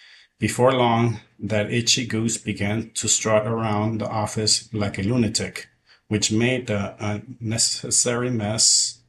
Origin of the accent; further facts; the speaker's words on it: Los Angeles, California, United States; I grew up in South LA.